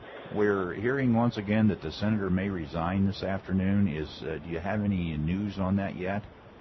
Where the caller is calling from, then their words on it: Fort Myers, Florida, United States; Calling from Fort Myers, Florida.